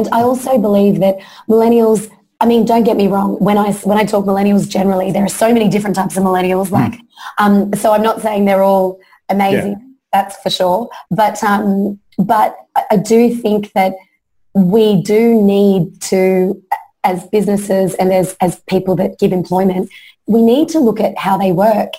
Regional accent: Australia; also born or lived in Philippines; I grew up in Australia, came from the Philippines. You know, my dad left from the Marcos regime over there in the 80s to bring up his kids in Australia.

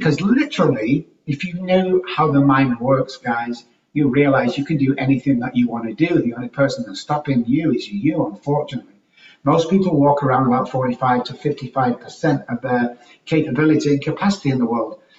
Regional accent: Manchester, North West England, United Kingdom; now in San Antonio, United States; I'm actually from Manchester, England, and I've been in Texas for around 19 years

